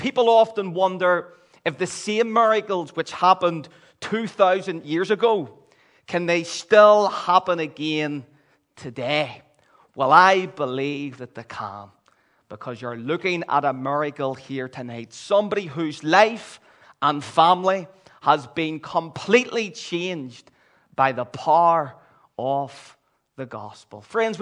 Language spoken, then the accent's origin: English; Belfast, Northern Ireland, United Kingdom; I'm from the Donegal Road area in Belfast